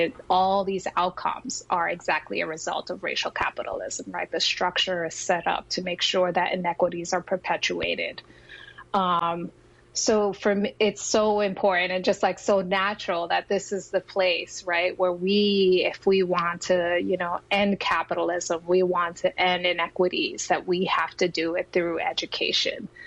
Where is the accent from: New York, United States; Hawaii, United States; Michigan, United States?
New York, United States; Brooklyn; also born or lived in Puerto Rico; My family had one foot in Puerto Rico and one in the Lower East Side. And when my dad was murdered when I was five, we ended up in East New York, Brooklyn, where I grew up. So I'm a Brooklynite through and through.